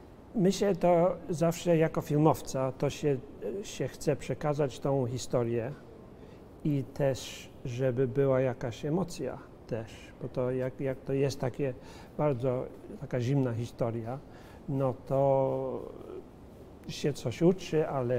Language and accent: Polish; London, United Kingdom; bo ja jestem urodzony w Londynie, mieszkam całe życie i żyję całe życie w Anglii.